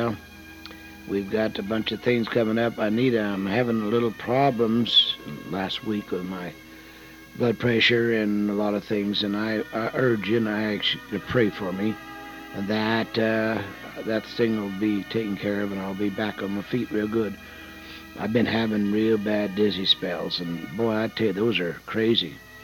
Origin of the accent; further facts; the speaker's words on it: The Dalles, Oregon, United States; the first class reunion that I ever attended in my hometown of the Dalles, Oregon.